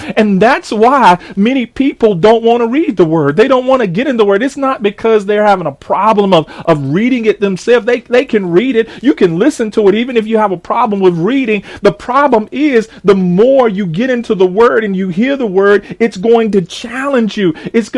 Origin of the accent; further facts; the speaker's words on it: McLeansville, North Carolina, United States; I remember as a young kid and growing up in McLeansville